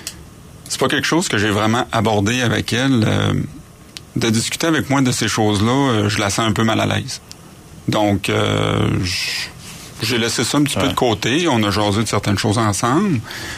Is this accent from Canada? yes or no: yes; Quebec, Canada; je venais du Lac-Saint-Jean, donc évidemment à l'époque la mentalité est un petit peu moins évoluée qu'en grande ville